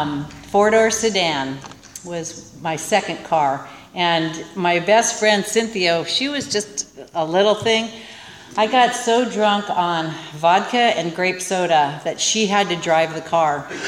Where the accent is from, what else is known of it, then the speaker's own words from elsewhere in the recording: San Luis Obispo, California, United States; born there; I was born in San Luis Obispo to a really nice family.